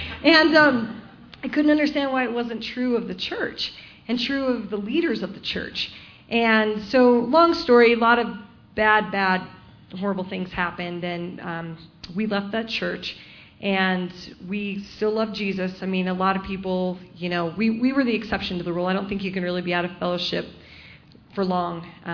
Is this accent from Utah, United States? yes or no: yes; Salt Lake City, Utah, United States; and they taught Christian morals, and our whole growing up in Salt Lake City with churches was wretched.